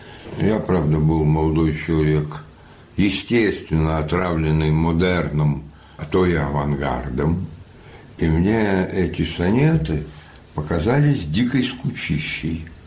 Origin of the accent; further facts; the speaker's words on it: Dnipro, Dnipropetrovsk Oblast, Ukraine; я же из Днепропетровска, сейчас это называется Днепро